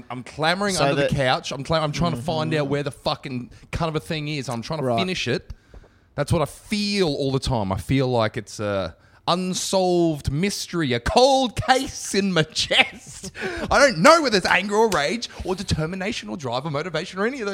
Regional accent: Brisbane, Queensland, Australia; Where you had said that we're both from Brisbane

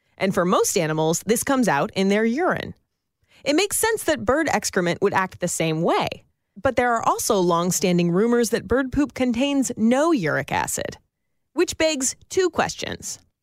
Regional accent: California, United States; I grew up in Northern California.

